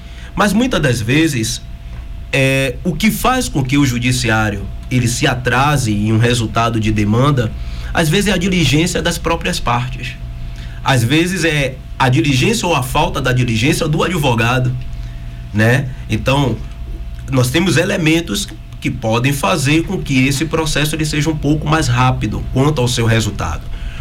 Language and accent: Portuguese; Salvador, Bahia, Brazil; Eu sou natural de Salvador, então eu saía de um bairro para ir em outro bairro